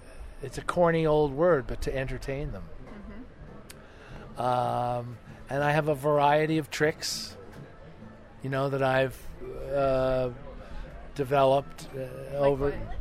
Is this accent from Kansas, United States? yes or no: no; New York, United States; also born or lived in London; No, I'm from New York. I lived in London for 17 years.